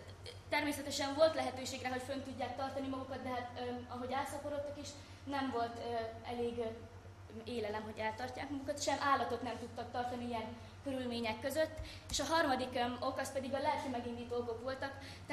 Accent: Bácsfeketehegy, Vojvodina, Serbia; engem is foglalkoztat falunknak a kialakulása és annak a történelmi háttere. Tehát egy pár szó Bácsfegetehely mai földrajzi elhelyezkedéséről.

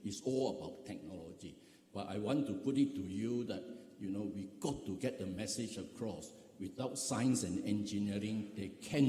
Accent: Malaysia; from Malaysia.

